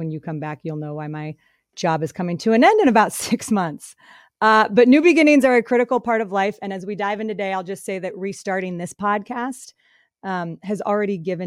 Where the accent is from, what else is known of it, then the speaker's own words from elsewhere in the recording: Colorado, United States; also born or lived in Michigan; now in San Francisco, United States; I live in San Francisco. I've got two young kids, an amazing husband named Chris. I grew up in Colorado and Michigan, went to Boston College